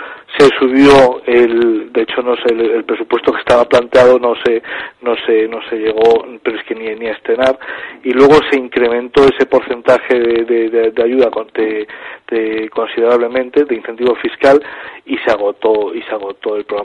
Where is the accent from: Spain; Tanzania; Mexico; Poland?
Spain; Galicia; Aquí en mi tierra, en Galicia